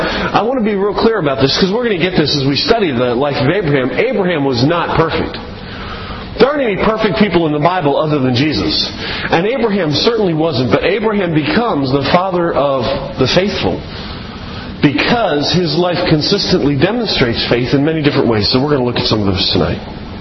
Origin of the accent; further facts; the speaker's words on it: Baltimore, Maryland, United States; also born or lived in Southern California; I grew up in Baltimore, so I had resumes out in Baltimore. We had lived in Southern California.